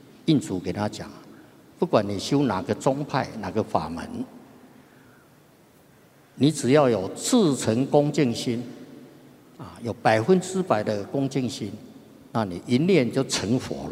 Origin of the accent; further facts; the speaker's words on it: Taiwan; accent: Taiwanese; 那么教我们啊，教我呢，我是台湾腔啊。